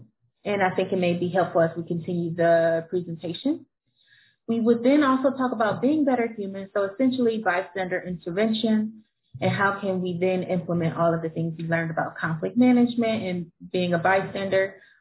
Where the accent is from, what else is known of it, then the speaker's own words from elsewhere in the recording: Ohio, United States; Secondly, I am from Ohio.